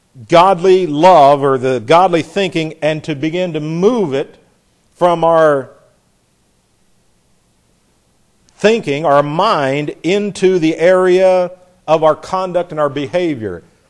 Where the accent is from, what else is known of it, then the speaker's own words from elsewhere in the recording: the South, United States; trying to teach a Southerner what being a Southerner is. I've been around it my whole life.